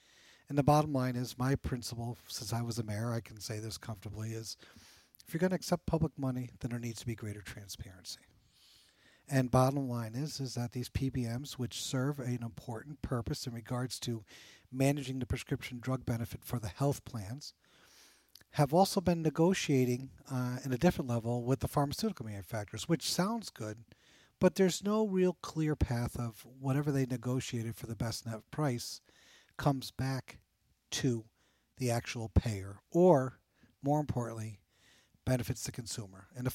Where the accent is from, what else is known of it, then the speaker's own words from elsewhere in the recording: Cohoes, New York, United States; Here in Albany, Dave, on Route 32 in the south end of Albany up to my hometown of Cohoes